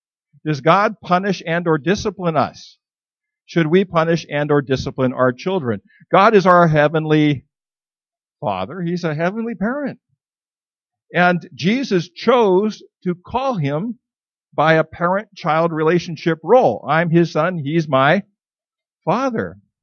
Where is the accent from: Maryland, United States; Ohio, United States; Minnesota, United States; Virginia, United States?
Minnesota, United States; Hockey is something I grew up with in Minnesota.